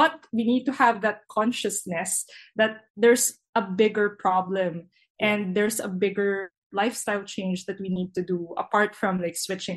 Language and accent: English; Philippines; as a Filipino